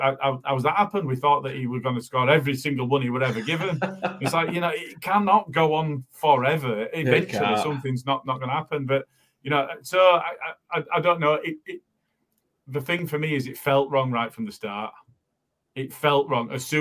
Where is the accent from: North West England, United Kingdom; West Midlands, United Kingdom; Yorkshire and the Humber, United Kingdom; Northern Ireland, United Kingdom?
Yorkshire and the Humber, United Kingdom; Morley; I'm from Morley